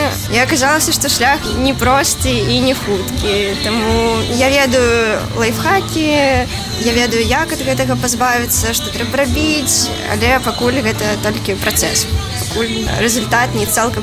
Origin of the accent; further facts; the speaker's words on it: Balbasava, Vitebsk Region, Belarus; Я нарадзілася ў Балбасава, гэта пад Воршай. Ну, я заўжды там спявала